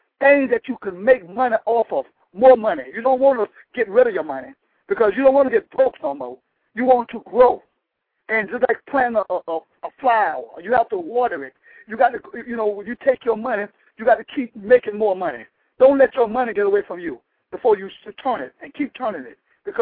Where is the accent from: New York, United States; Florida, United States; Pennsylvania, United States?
Florida, United States; Tampa; when I was in Florida, when I was in Tampa, my hometown